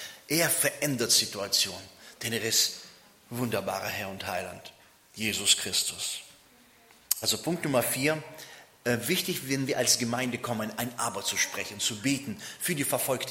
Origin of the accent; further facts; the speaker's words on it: Bonn, North Rhine-Westphalia, Germany; ich komme aus Bonn